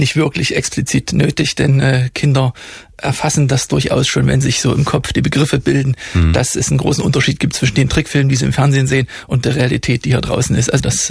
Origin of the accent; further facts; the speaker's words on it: East Germany, Germany; Also über die Jahre, als Kind in der DDR aufgewachsen